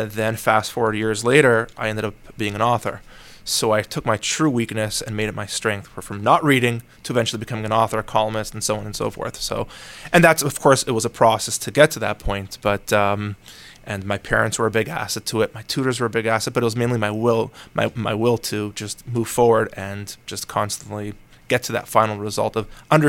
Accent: Toronto, Ontario, Canada; So my background's Jewish Moroccan background, born and raised in Toronto, Canada. And grew up from a family of four siblings, including myself.

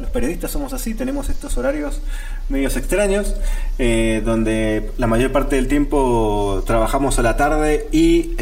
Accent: Argentina; ¿argentino? Sí

